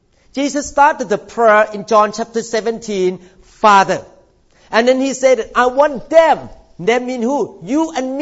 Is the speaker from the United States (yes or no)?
no; Thailand; So I know where I come from. My root is in China. But I grew up in Thailand.